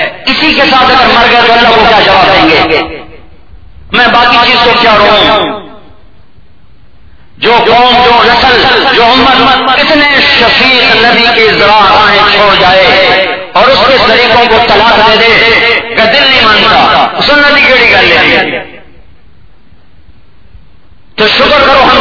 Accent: Multan, Punjab, Pakistan; میں نے کہا جی ملتان، کہا ملتان میں کہاں سے ہیں، میں نے کہا جی خانے والے

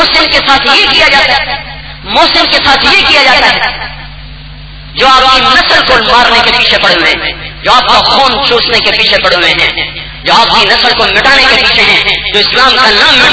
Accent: Tulamba, Punjab, Pakistan; میں نے کہا جی ملتان, کہا ملتان میں کہاں سے, میں نے کہا جی خانیوال

